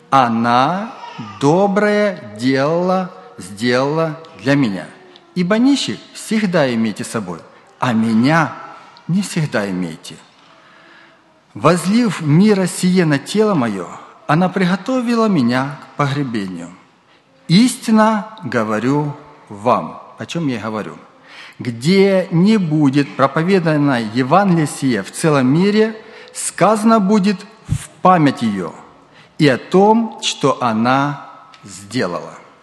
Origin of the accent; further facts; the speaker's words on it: Kharkiv, Kharkiv Oblast, Ukraine; now in Israel; я приехал из Израиля, тут некоторые друзья мои, а вообще-то я из Харькова, вообще-то.